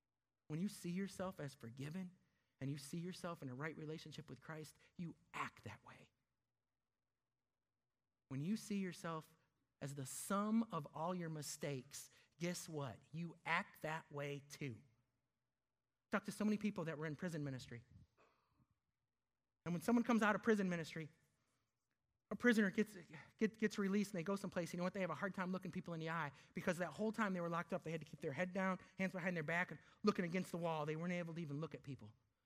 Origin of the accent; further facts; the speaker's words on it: Michigan, United States; And in my mind, I think back to my days as a kid growing up in Michigan.